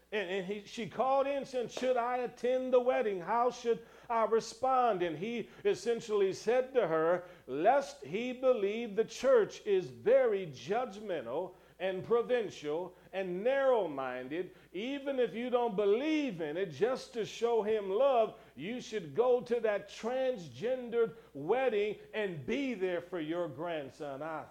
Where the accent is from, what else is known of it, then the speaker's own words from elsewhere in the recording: Cleveland, Ohio, United States; has a church in the area where I was raised in Cleveland, Ohio.